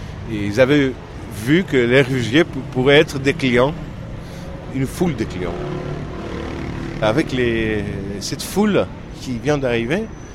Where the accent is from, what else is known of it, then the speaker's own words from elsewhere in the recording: Lesbos, North Aegean, Greece; je suis originaire de Lesbos et j'y habite depuis 15 ans. Et j'espère passer le reste de ma vie ici.